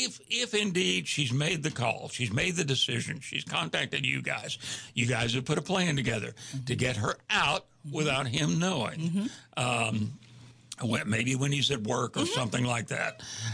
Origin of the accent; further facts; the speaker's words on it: Houston, Texas, United States; I'm originally from Houston.